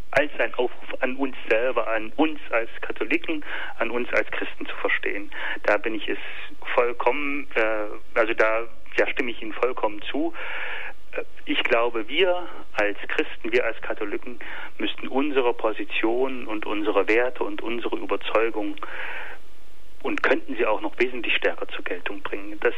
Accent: East Germany, Germany; Denn ich selber bin aufgewachsen und groß geworden in Ostdeutschland, wo die Katholiken gerade noch mal 3% vielleicht der Bevölkerung ausmachen

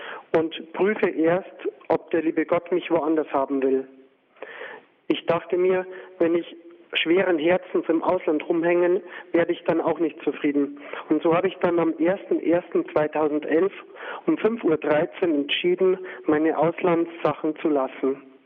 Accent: Erding, Bavaria, Germany; Ich war der älteste von 7 Kindern. Ich stamme aus Erding und habe Familie als wirklich etwas Schönes erlebt. Ich war dann als Kind schon Ministrant bei uns in Erding

